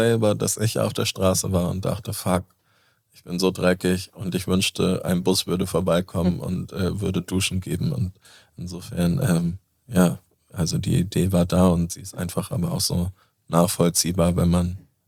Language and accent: German; Basel, Basel-Stadt, Switzerland; Ich komme aus Basel.